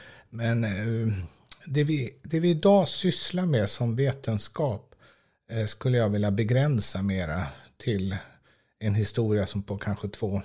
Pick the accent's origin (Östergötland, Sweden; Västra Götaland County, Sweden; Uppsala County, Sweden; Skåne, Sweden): Västra Götaland County, Sweden; now in Stockholm, Sweden; jag är uppväxt med en svensk far och en dansk mor i den gamla norska provinsen Bohuslän. Sen har jag studerat vid det svenska universitetet i den östdanska provinsen Skåne. Och sen bor jag i Stockholm sedan 30 år tror jag.